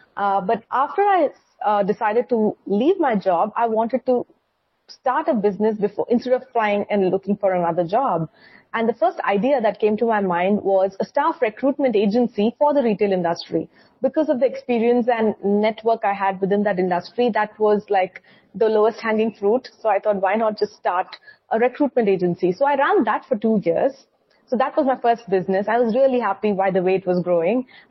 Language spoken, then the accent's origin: English; India; I'm an entrepreneur from India.